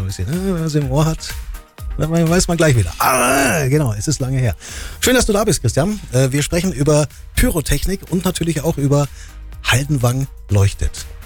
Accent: Füssen, Bavaria, Germany; Ich bin ja Füssner.

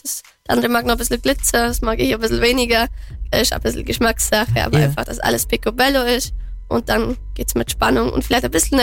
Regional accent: Bavaria, Germany; Genau, Schumper ist im Dialekt bei uns im Allgäu, sagt man Schumper zum Rind.

